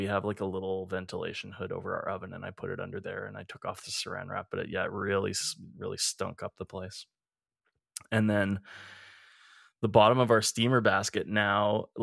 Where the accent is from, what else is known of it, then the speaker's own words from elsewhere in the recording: Edmonton, Alberta, Canada; We're two chefs from Edmonton, Alberta, Canada.